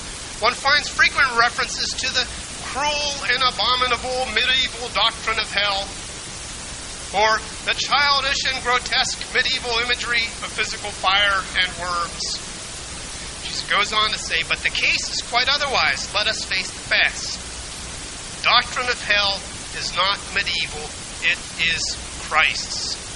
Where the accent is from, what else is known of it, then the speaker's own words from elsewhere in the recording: Pennsylvania, United States; now in Illinois, United States; My home church, College Church in Wheaton, we moved to Illinois from Pennsylvania in 1963, and my mother still attends that church today.